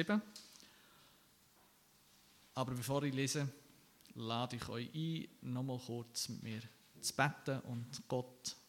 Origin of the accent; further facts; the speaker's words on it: Aargau, Switzerland; Und wie mein Dialekt verratet, ich bin nicht aus dieser Umgebung, ich komme aus dem Aargau.